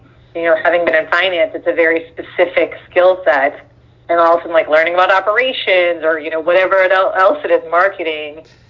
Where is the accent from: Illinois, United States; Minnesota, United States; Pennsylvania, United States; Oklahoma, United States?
Minnesota, United States; born there; Okay, so I was born in Minnesota. My parents are from India. And so it was very, not a lot of Indians in Minnesota.